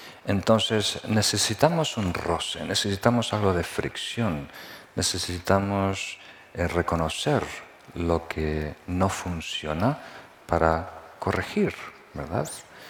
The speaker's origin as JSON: {"language": "Spanish", "country": "Uruguay", "tie": "born there", "also_born_or_lived": "Nepal", "said": "yo me nací en Uruguay, ¿verdad? Y ahí se come carne siempre, ¿verdad?"}